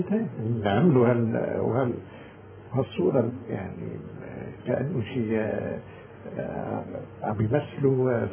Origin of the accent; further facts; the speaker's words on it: Lebanon; يعني قلبوا نحن كلبنانيين إسلام ومسيحيين عنا بين إيدينا تجربة نادرة